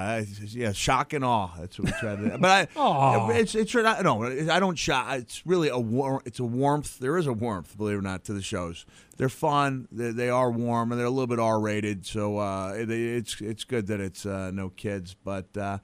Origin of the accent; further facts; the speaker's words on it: New York, United States; Well, I knew I'd get a certain amount of comps, but I'm from New York, so I knew a place would be rocking with … friends and family.